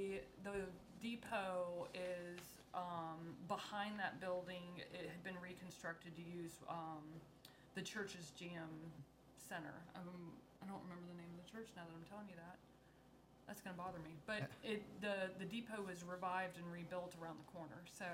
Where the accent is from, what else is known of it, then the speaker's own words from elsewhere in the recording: Guyton, Georgia, United States; So, I'm a Guyton resident, and I grew up in Guyton. This is my home